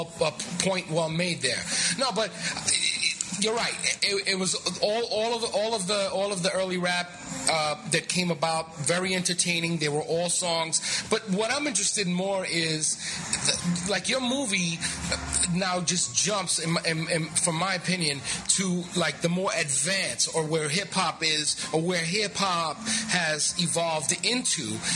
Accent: The Bronx, New York, United States; I from the East Coast, growing up in the Bronx

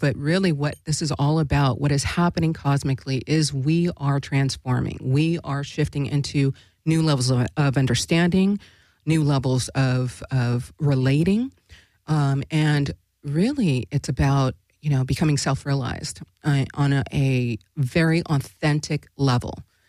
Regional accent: Alaska, United States; I'm from Alaska. We still use it. What up, my peeps in Alaska.

